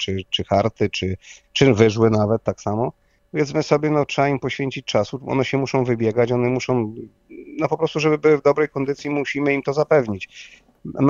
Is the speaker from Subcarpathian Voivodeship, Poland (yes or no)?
yes; Subcarpathian Voivodeship, Poland; ja jestem tutaj z Podkarpacia